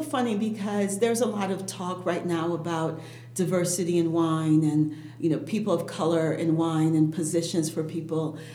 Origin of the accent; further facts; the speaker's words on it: Haiti; first language Haitian Creole; English is a second language; also born or lived in Chicago, United States; So I'm from Haiti. I was born in Chicago, but grew up in Haiti. My parents are Haitian. Okay. So Creole was my first language, and French, really.